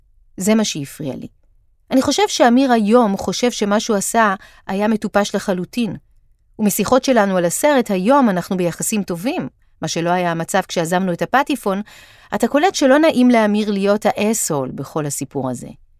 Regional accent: Holon, Tel Aviv District, Israel; אני יליד 69 ומחולון

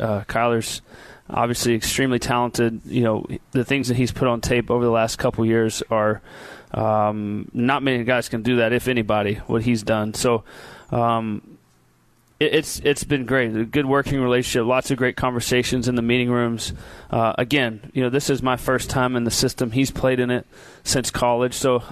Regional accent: Texas, United States; But again, I'm from Texas.

